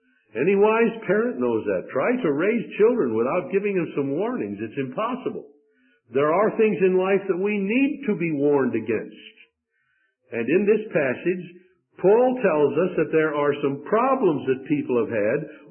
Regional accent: Midwest, United States; Now I confess that I'm a landlubber. I grew up in the Midwest, so far from the oceans that I'm not fully sure that I have any perspective of the tragedy and the disaster of shipwreck.

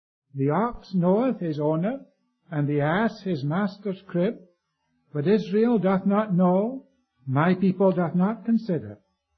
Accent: India; born there; I was born in India. Actually, I spent 5 years in India, and my parents were missionaries there, and they brought me back on their first furlough.

